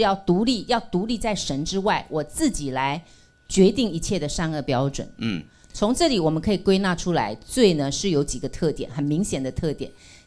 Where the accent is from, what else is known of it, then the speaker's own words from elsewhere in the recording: China; 所以我们中国人也有一句话说，人不为己